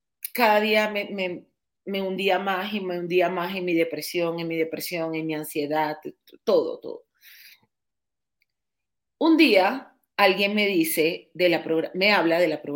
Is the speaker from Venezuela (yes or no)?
yes; Venezuela; now in Mexico; yo soy venezolana, voy a cumplir 7 años aquí en México.